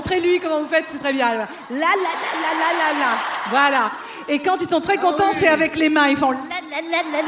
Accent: Nice, Provence-Alpes-Côte d'Azur, France; Parce que je les connais bien, je suis niçoise, hein

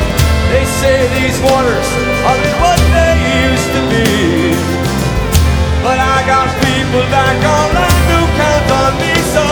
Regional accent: New York, United States; This is a song dedicated to the fishermen, the place where I grew up in Long Island.

